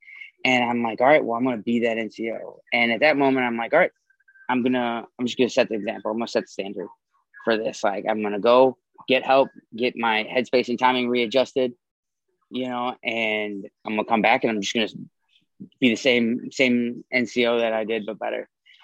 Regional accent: Wisconsin, United States; born there; And I was born in Wisconsin, so I was a Packers fan.

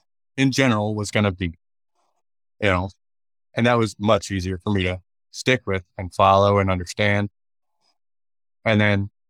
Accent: Lansing, Michigan, United States; You know, I'm from Lansing, Michigan. There's not a military base anywhere near that place.

